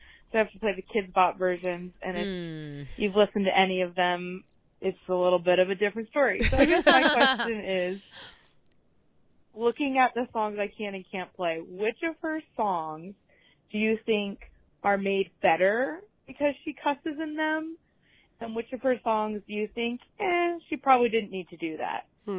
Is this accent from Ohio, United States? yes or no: yes; Ohio, United States; I'm from Ohio.